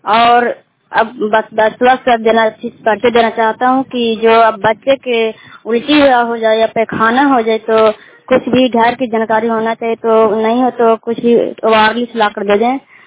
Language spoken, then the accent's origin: Hindi; Kohama, Bihar, India; मैं कोहामा के रहने वाली हूँ।